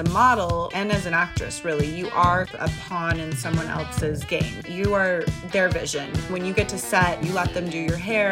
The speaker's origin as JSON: {"language": "English", "region": "California", "country": "United States", "said": "I'm from California."}